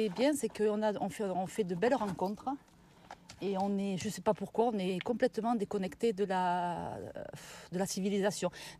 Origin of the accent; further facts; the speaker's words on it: Pau, Nouvelle-Aquitaine, France; On fait de la montagne dans les Pyrénées, et puisqu'on est de Pau.